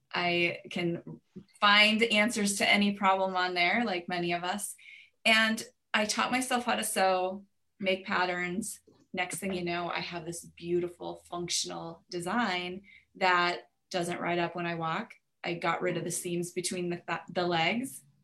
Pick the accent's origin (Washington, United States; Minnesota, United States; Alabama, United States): Minnesota, United States; now in Houston, United States; I get it. I'm a transplant. I'm from Minnesota and I moved to Houston about.